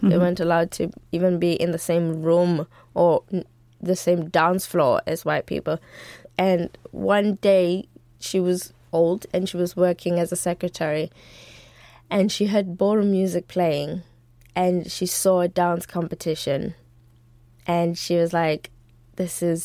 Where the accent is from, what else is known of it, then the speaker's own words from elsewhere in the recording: South Africa; Being that we grew up in South Africa